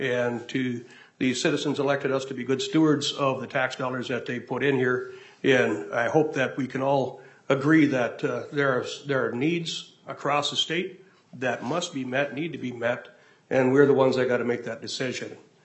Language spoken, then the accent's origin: English; Minnesota, United States; I come from District 2A. It is right in the dead center of northern Minnesota, north central Minnesota, Lake of the Woods County, northwest angle.